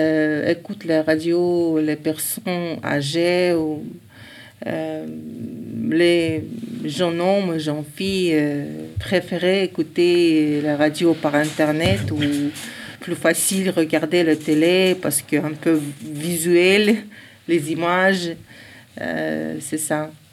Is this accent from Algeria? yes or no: no; Ingushetia, Russia; French is a second language; now in Toulouse, France; Je viens de Russie, de la Nord-Caucase. Mon nationalité est ingouche.